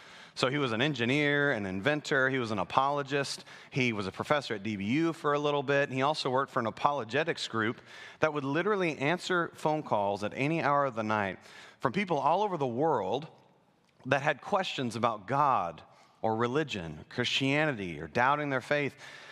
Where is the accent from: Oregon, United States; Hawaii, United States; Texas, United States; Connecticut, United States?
Texas, United States; Wylie; now in Centennial, United States; But we all live in Centennial, Colorado, but Kristen and I are from North Texas. So we're from Wylie, Texas.